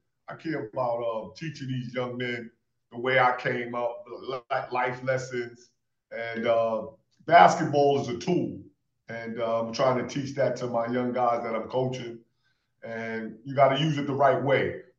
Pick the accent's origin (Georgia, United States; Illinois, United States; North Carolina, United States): Georgia, United States; Atlanta; also born or lived in Queens; And Atlanta, you know, I grew up in Atlanta. So, you know, New York and Atlanta. So those are my roots, you know what I mean?